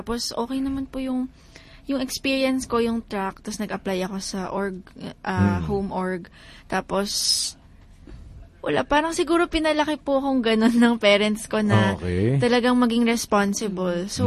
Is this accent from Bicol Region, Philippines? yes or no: yes; Bicol Region, Philippines; from Bicol ako. So, bunso. So, nag-work ng Manila.